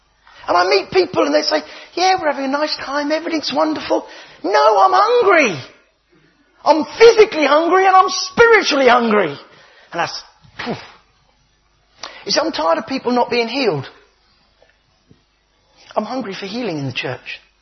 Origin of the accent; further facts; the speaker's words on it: United Kingdom; Of course not. We are British, Peter. We don't even cheer when it's good news.